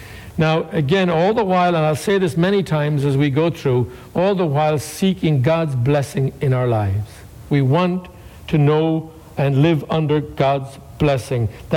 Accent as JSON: {"language": "English", "country": "Ireland", "tie": "born or raised there", "said": "Growing up in Ireland with much religion north and south"}